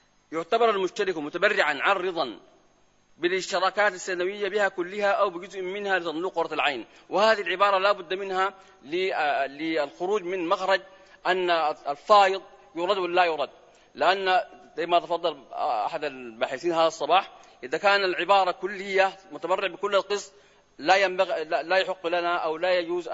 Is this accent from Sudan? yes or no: yes; Sudan; حقيقة التأمين الإسلامي عندنا في السودان له مبادئ